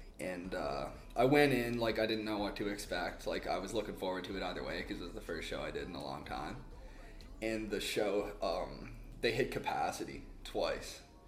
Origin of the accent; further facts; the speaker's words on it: Cornwall, Prince Edward Island, Canada; I've been rapping since I was 14 years old. I'm from Cornwall, Prince Edward Island.